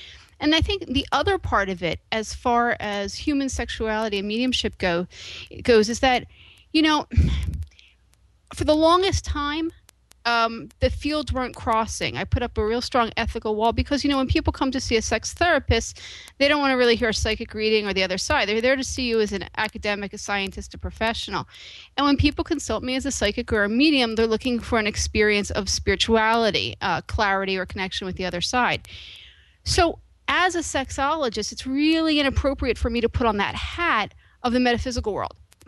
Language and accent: English; United States; it really seemed like growing up in America here